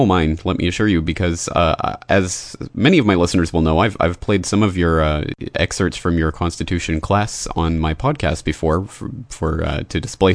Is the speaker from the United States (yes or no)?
no; Canada; now in Japan; I am a Canadian citizen living in Japan